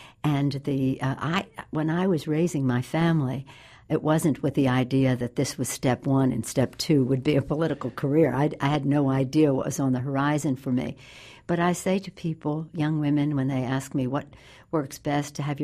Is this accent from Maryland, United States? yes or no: yes; Baltimore, Maryland, United States; When I was born, my father was a member of Congress from Maryland. And from the time I was in first grade until I went to college, when I was in college, he was still the mayor of Baltimore.